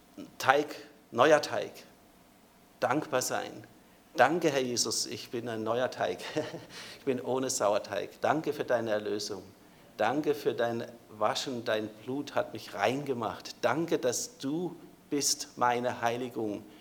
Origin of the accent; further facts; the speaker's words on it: Frankfurt, Hesse, Germany; Ich kriege keinen Sieg über Sünde, ich als Frankfurter nicht.